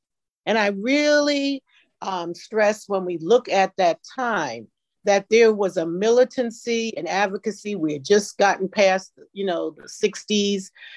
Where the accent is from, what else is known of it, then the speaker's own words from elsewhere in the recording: New York, United States; And because I was from New York, I was not used to speaking to people in the street.